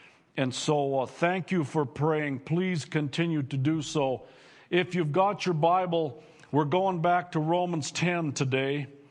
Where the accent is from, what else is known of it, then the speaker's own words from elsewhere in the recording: Minnesota, United States; We come from Bertha and Pillager and Leader and Lincoln and Staples and Motley and all around us.